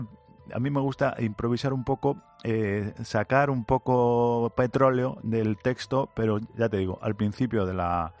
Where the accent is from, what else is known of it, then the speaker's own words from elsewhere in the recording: Alcalá de Henares, Community of Madrid, Spain; also born or lived in Jofrín; Sí, me crié en Alcalá. Soy de un pueblo de Toledo que se llama Jofrín, pero... Sí. Pero sí, me crié en Alcalá.